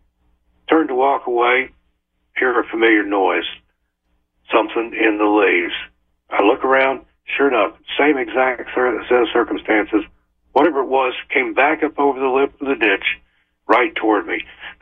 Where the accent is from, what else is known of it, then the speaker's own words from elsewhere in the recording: Tennessee, United States; there was something that I encountered in the woods in the area where I grew up in West Oxford County, Tennessee.